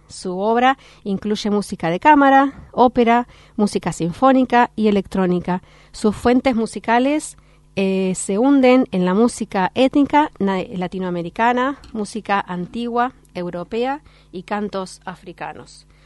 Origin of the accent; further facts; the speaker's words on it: Bahía Blanca, Buenos Aires Province, Argentina; la verdad es que Bahía Blanca, mi ciudad natal, su situación de emergencia me hizo como cambiar de puerta